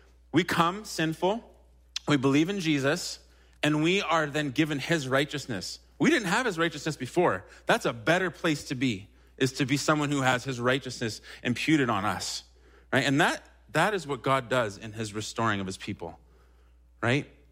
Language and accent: English; Winnipeg, Manitoba, Canada; Growing up in Winnipeg, we were part of car clubs